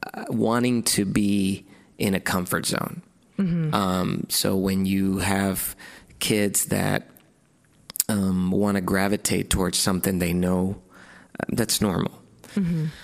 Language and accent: English; Spain; also born or lived in Germany; now in United States; My dad's Mexican American, my mom Spanish. So for me, I was, you know, kind of, I was born here, but I was raised all in Spain and Germany.